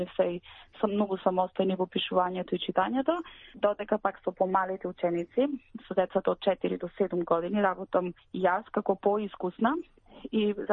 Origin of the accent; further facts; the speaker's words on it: Bitola, Pelagonia, North Macedonia; Јас сум по потекло од Битола, значи сум битолченка. Во Македонија дипломирав на факултет